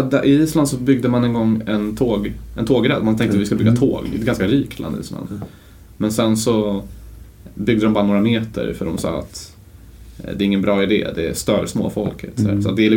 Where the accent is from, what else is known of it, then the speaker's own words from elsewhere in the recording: Tunisia; now in Sweden; Jag växte upp det alldeles i Tunisien.